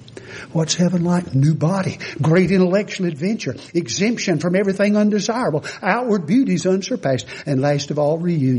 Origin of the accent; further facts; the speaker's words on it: Satsuma, Alabama, United States; now I'm from Satsuma, Alabama.